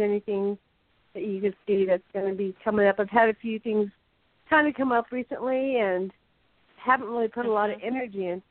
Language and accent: English; Los Angeles, California, United States; born there; I was born in Los Angeles, California.